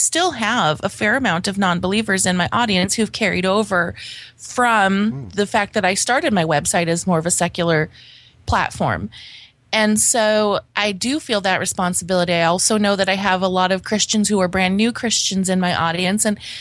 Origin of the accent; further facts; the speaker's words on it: Grand Forks, North Dakota, United States; Well, technically, I'm from Grand Forks, North Dakota, which is just recently ranked as the coldest on average in the winter city in the entire United States